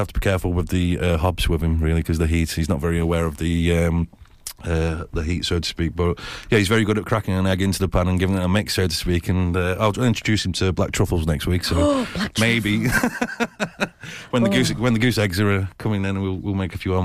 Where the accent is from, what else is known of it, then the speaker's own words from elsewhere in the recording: Stoke-on-Trent, West Midlands, United Kingdom; Growing up in Stoke-on-Trent.